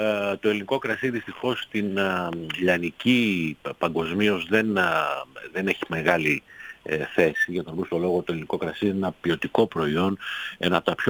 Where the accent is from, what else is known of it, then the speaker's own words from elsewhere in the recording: Macedonia, Greece; Ως Μακεδόνας θα πρότεινα να είναι και κρασιά της Βορείου Ελλάδος.